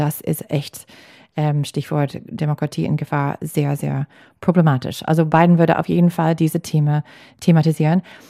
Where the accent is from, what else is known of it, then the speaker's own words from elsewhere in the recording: Green Bay, Wisconsin, United States; Eine Freundin von mir aus Green Bay, aus meiner Heimatstadt, hat gerade ein Foto gepostet